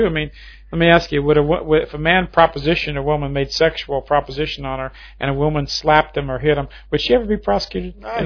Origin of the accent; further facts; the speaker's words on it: New Orleans, Louisiana, United States; You know, I come from the city of New Orleans. I grew up in New Orleans. It's a very highly Catholic percentage of the white population.